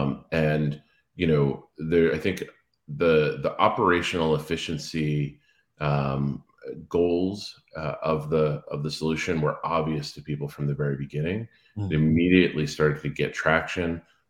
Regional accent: Cape Cod, Massachusetts, United States; So I grew up on Cape Cod. At 15, I was working in a go-kart track

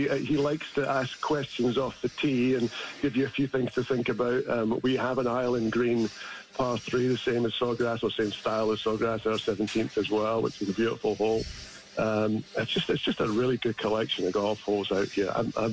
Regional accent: Scotland, United Kingdom; accent: Scottish; Yeah, it's not a bad thing to have a Scottish accent in the golf business, I will say that.

